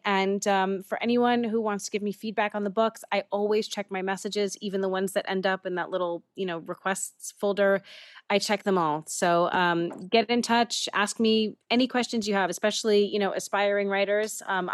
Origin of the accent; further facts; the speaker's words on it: New York City, New York, United States; and I grew up in New York City in the 90s, so that was really fun to write.